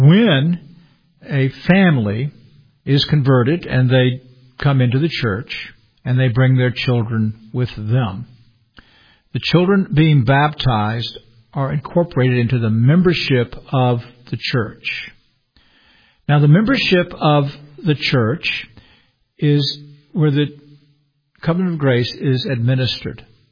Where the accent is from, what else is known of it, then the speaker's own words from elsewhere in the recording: the South, United States; I'm most comfortable in the PCA culturally because I'm a Southerner.